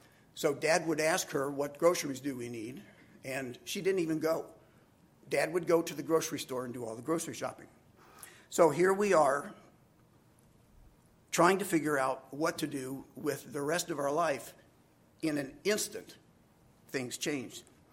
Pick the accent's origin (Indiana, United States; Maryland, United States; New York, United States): Indiana, United States; Crawfordsville; I was growing up in Crawfordsville, Indiana, and I was 14 years old.